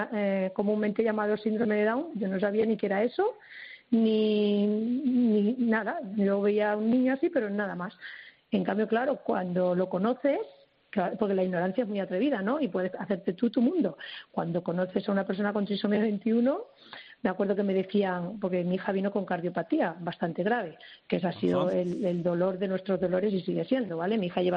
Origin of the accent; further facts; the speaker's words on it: Albacete, Castilla-La Mancha, Spain; yo soy de Albacete, bueno, vivimos en Albacete